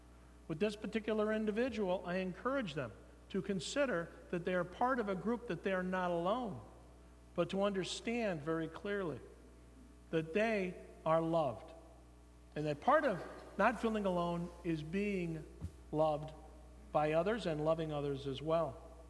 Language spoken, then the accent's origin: English; California, United States; Well, I grew up in Northern California.